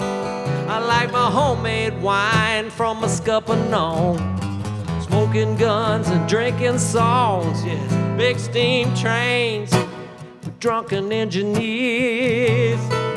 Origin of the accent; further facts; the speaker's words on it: Deep South, United States; I'm from the Deep South, and it's just about how much I love the Deep South and all the crazy people and crazy things that happen in the Deep South.